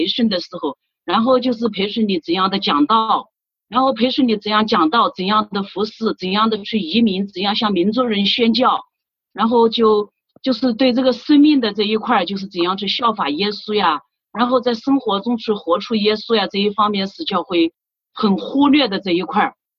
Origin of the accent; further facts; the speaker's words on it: Jinghe, Xinjiang, China; 我是来自中国大陆新疆博尔塔拉蒙古自治州金河县，